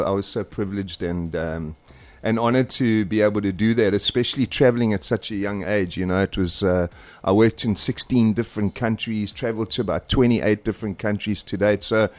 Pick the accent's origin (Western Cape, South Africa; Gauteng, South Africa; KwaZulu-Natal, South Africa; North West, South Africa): KwaZulu-Natal, South Africa; Newcastle; also born or lived in Pietermaritzburg; I'm a KZN boy. I was born in Pietermaritzburg, grew up in Newcastle.